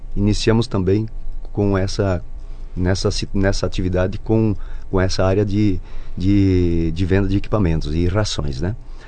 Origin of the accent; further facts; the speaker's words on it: Novo Sarandi, Paraná, Brazil; born there; eu vim da agricultura, meus pais agricultores, nasci em Novo Sarandi, aí pertinho, né? E até os 15 anos eu trabalhei na agricultura